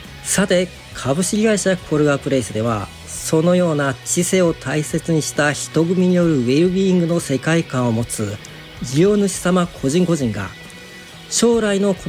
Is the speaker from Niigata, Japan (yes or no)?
yes; Nagaoka, Niigata, Japan; born there; 2月に入りましたが、長岡市内には息のない日が続いてます。私自身長岡生まれとしては、